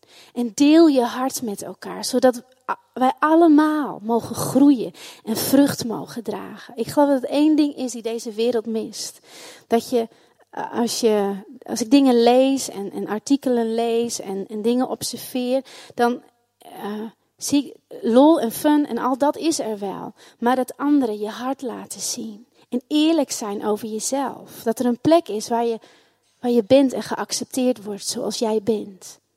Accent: Netherlands; Nou, daar zijn wij Hollanders echt

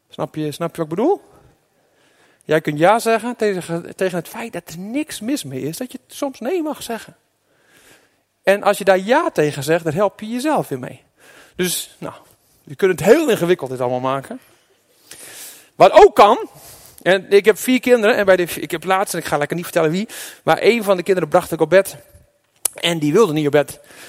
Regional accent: Groningen, Netherlands; Nou laten wij als Groningers gebruik maken van die eigenschap in ons geestelijk DNA

